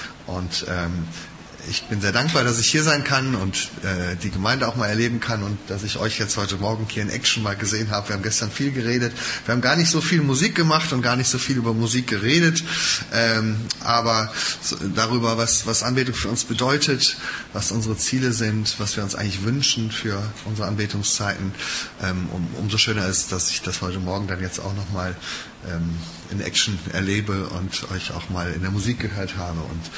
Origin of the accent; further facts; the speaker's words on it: Marburg, Hesse, Germany; ich komme aus Marburg